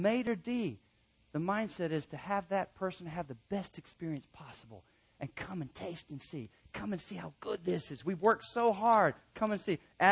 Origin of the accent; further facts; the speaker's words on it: Chattanooga, Tennessee, United States; I grew up going to Daytona Beach. I grew up in Chattanooga, Tennessee, so Daytona Beach was it.